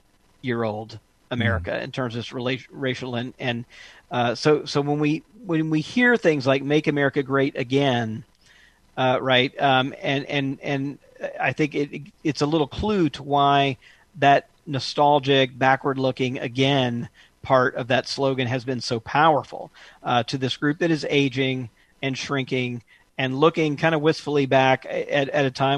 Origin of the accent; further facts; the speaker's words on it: Mississippi, United States; And I take my home state of Mississippi, you know, as a good example here